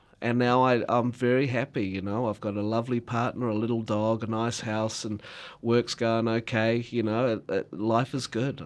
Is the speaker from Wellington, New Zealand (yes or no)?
no; Gore, Southland, New Zealand; here I am on stage in front of my hometown with thousands of people watching over a weekend